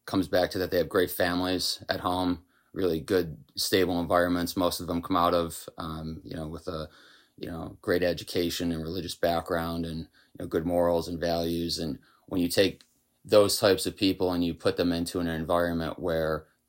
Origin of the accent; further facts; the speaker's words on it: Williamsville, New York, United States; now in Derby, United States; Family started in the west side, and then I grew up in Williamsville. Now I live with my wife out in Derby on the lake.